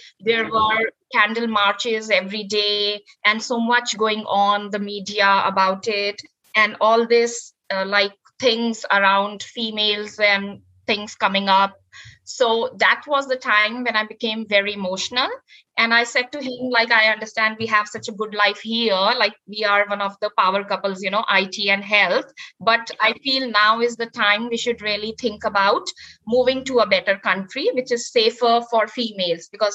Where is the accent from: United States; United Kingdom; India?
India; Delhi; So I was born in India, the capital city of Delhi, and all of my family lives in India. I completed my education there.